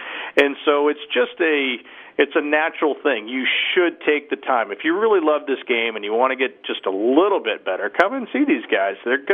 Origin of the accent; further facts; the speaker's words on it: Austin, Texas, United States; I met Rob Gallagher, who's one of the pros here back in Austin, Texas, my hometown.